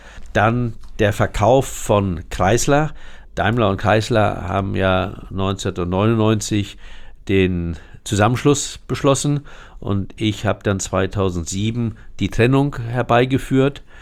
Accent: Moorburg, Hamburg, Germany; born there; Und wenn ich geradeaus schaue, dann gucke ich nach Moorburg, dort wo ich geboren bin.

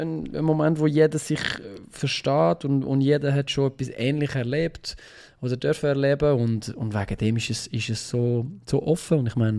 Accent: Switzerland; als Schweizer Musiker

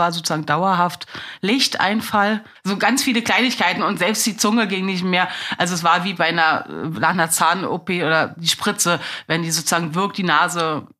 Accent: Berlin, Germany; ich wohne also schon immer in Berlin, bin gebürtige Berlinerin

